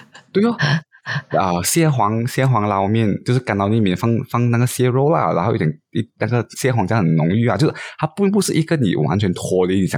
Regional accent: Malaysia; 我觉得他们的面条或许是我们马来西亚人不太爱的

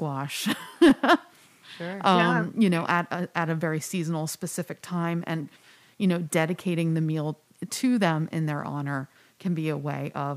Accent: California, United States; I was raised in California and recently moved to Western New York.

